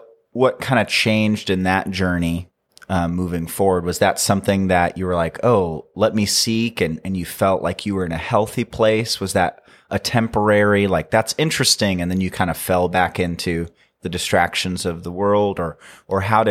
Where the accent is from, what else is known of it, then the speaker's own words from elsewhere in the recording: Philippines; I grew up in the Philippines